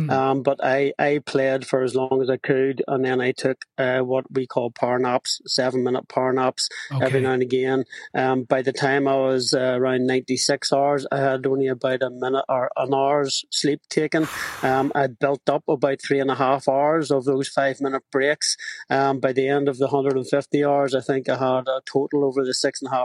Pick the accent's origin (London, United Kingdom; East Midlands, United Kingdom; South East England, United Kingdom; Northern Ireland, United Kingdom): Northern Ireland, United Kingdom; Lisburn; So I did this in Lisburn. It's my hometown.